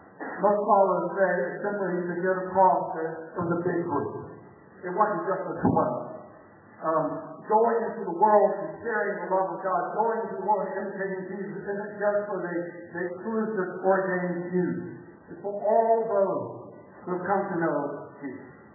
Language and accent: English; the South, United States; We have a phrase, I'm from the South, that something's exciting, and great stories ready.